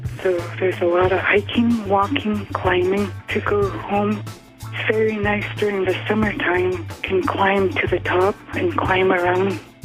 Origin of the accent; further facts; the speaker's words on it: Gambell, Alaska, United States; now in Diomede, United States; I'm originally from Gambell, but I live here in Diomede.